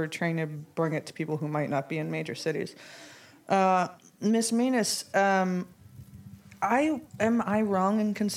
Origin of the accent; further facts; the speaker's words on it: New York, United States; I grew up in New York and was very lucky to have Babeland open since by the time I was a teenager.